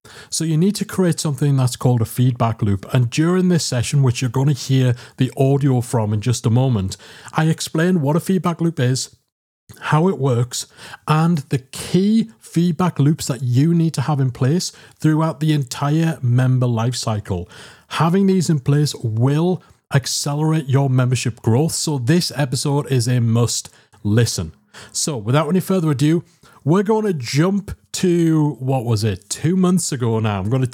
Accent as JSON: {"language": "English", "town": "Newcastle", "region": "North East England", "country": "United Kingdom", "tie": "born or raised there", "said": "here in the northeast of England, in my hometown of Newcastle"}